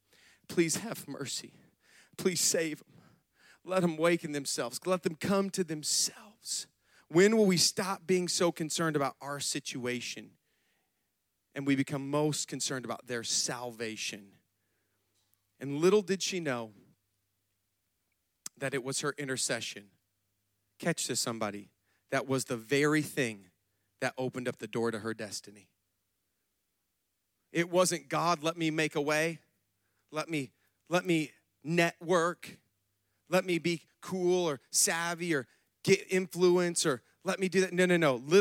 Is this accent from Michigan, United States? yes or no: yes; Michigan, United States; also born or lived in Florida; Now, hold up. I'm from Michigan, yo. Okay? Any Michigan people up in here?